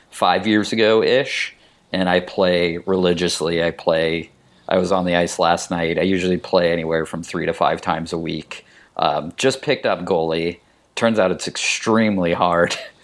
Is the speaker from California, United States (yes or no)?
no; Pittsburgh, Pennsylvania, United States; born there; I was born in Pittsburgh and my family's all Pittsburgh.